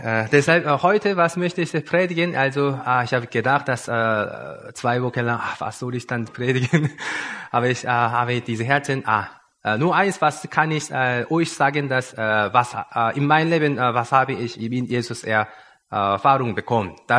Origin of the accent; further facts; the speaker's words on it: South Korea; German is a second language; now in Regensburg, Germany; Ich komme ursprünglich aus Südkorea. Jetzt wohne ich jetzt in Regensburg. Dort bin ich auch Leiter in einer Baptisten, die freie evangelische Gemeinde.